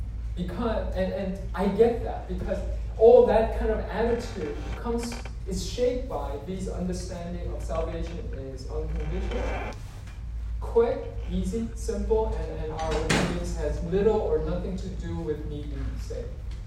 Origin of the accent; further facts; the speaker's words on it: New York City, New York, United States; I grew up in New York City, so like I'm kind of cynical and skeptical